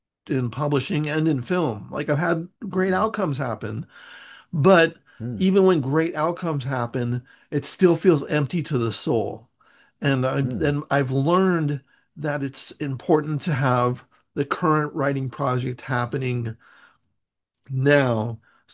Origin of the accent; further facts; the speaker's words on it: Millbrae, California, United States; also born or lived in San Francisco; now in Los Angeles, United States; I'm from San Francisco. I grew up in Millbrae, but I lived most of my life